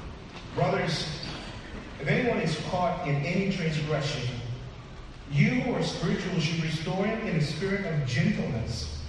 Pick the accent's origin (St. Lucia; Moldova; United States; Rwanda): St. Lucia; I'm a tough guy. I'm from St. Lucia.